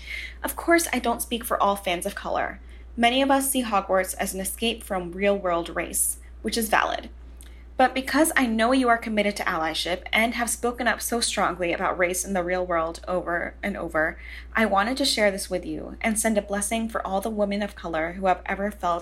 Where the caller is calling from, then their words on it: Delaware, United States; from Delaware.